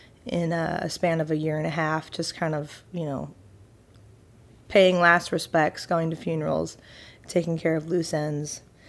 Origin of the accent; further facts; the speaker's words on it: Idaho, United States; now in New Orleans, United States; I'm a New Orleanian of 12 years, but I'm originally from Idaho.